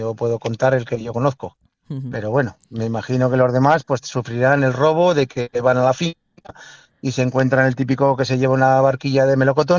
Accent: Aldeanueva de Ebro, La Rioja, Spain; sobre todo en Aldea Nueva de Ebro, en mi pueblo

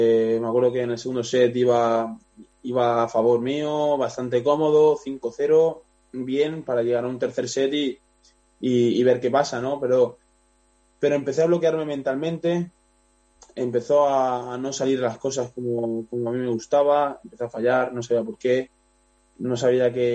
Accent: Region of Murcia, Spain; que voy a mi pueblo, quedo con ellos, voy a Murcia, quedo con ellos y me olvido de que soy tenista

